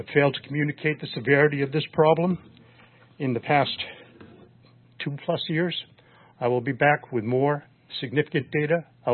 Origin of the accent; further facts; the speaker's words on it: Accord, New York, United States; I'm from Accord, New York